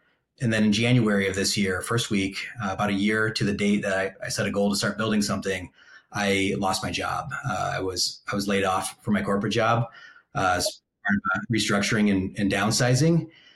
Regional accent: Michigan, United States; But I grew up here in Michigan, kind of on the opposite end of the state in a rural farming, working class community.

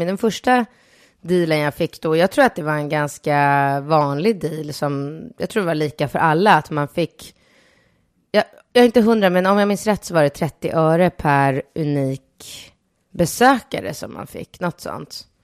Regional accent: Solna, Stockholm County, Sweden; also born or lived in Rinkeby / Akalla; Jag kommer från Solna skulle jag säga. Jag är egentligen född, när jag föddes så bodde mina föräldrar i Rinkeby. Men där bodde vi tills jag var 4 månader. Och så flyttade vi till Solna.

